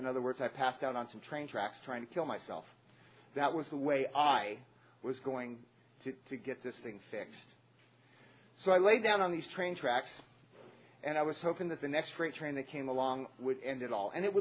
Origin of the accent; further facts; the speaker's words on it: California, United States; also born or lived in Pueblo, Colorado; we grew up in Pueblo, Colorado. We moved to San Francisco, California, or to the Bay Area, just north of there in Marin County. And I lived there for most of my life, until I was probably in my 30s.